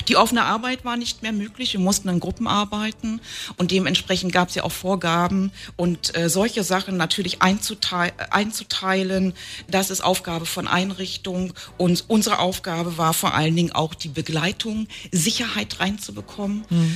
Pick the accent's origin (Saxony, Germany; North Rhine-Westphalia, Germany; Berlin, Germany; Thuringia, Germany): Thuringia, Germany; now in Brandenburg, Germany; ich komme ja aus Thüringen, bin dort geboren und bin ganz oft umgezogen und bin irgendwann im Brandenburger Raum gelandet.